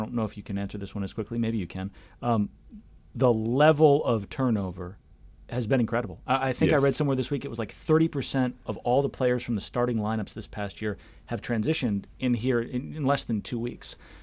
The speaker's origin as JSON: {"language": "English", "region": "Massachusetts", "country": "United States", "tie": "born or raised there", "said": "I grew up outside of Boston. I have little patience."}